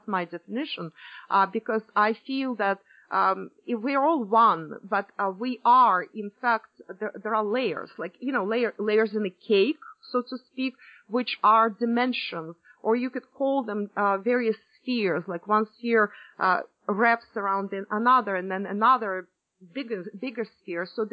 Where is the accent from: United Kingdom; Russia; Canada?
Russia; moved away; also born or lived in Cuba; I grew up in Russia and partially went to school in Russia, then after that I moved to the West, as well as I lived in the East. And I lived in Cuba, and I lived all over.